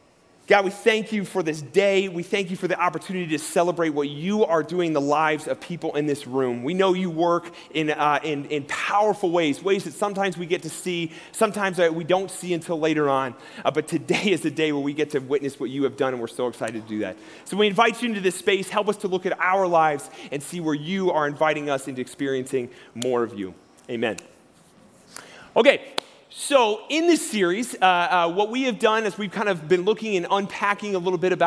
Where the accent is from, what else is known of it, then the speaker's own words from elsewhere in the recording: Ohio, United States; now in Colorado, United States; I grew up in Ohio, and I love just like that I get to live in Colorado.